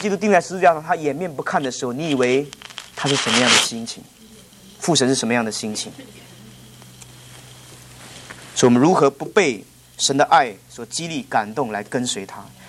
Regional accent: China; first language Cantonese; Chinese is a second language; 对不起，我这是广东话的语法

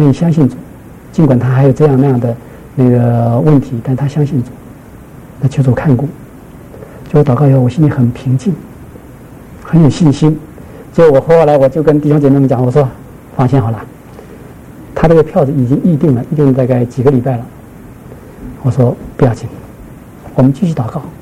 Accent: Shanghai, China; accent: Shanghainese; 我们上海话叫做不识相，就是不大识相

